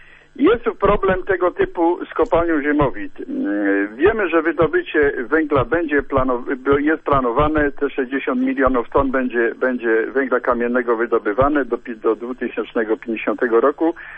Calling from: Imielin, Silesian Voivodeship, Poland; z Imielina.

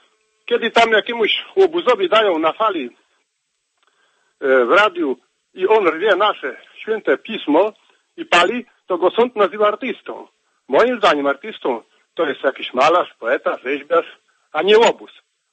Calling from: Podlaskie Voivodeship, Poland; z Podlaskiego.

